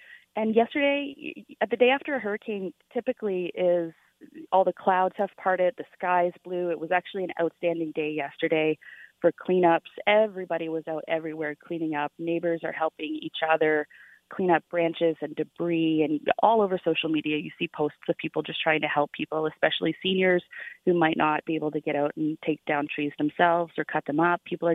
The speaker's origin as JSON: {"language": "English", "town": "Eastern Passage", "region": "Nova Scotia", "country": "Canada", "tie": "born or raised there", "lives_now": "Cole Harbour, Canada", "said": "And growing up in Eastern Passage, we lived there before moving to Cole Harbour a few years ago."}